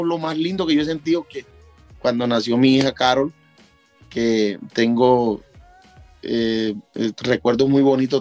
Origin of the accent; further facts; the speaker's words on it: Montería, Córdoba, Colombia; Yo soy de Montería, de Córdoba.